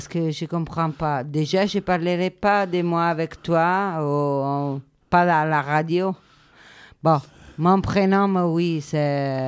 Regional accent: Marche, Italy; French is a second language; C'est pas le même du centre d'Italie, des Marche. Un petit village de Brassens

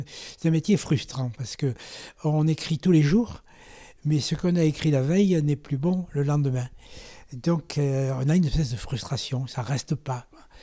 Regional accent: Marseille, Provence-Alpes-Côte d'Azur, France; comme tous les Marseillais, je suis à 100%, c'est-à-dire je suis d'origine italo-corse et normande. Donc Marseillais pur sucre.

